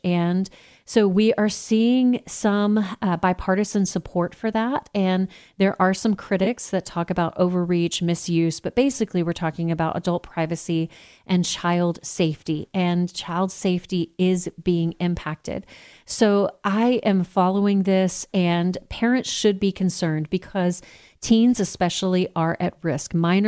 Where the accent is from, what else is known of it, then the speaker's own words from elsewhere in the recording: Texas, United States; the measles outbreak here in my home state of Texas.